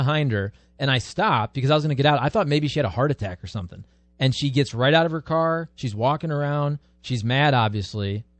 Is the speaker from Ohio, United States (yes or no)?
yes; Ohio, United States; so I'm coming from Ohio